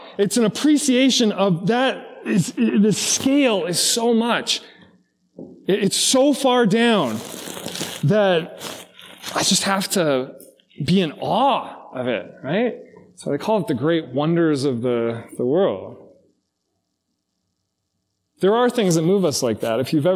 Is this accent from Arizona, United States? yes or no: yes; Arizona, United States; I grew up in Arizona